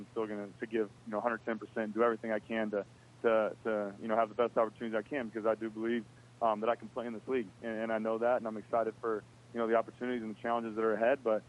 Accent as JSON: {"language": "English", "town": "Bakersfield", "region": "California", "country": "United States", "said": "And you know, I'm from Bakersfield, so I kind of have a blue-collar work ethic and had to work for everything I've gotten to this point."}